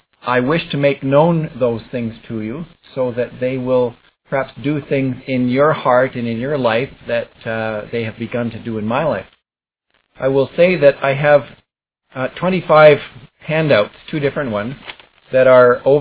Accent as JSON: {"language": "English", "town": "Lethbridge", "region": "Alberta", "country": "Canada", "tie": "born or raised there", "said": "I was born and raised in Lethbridge, and I grew up right next door to Sven Erickson."}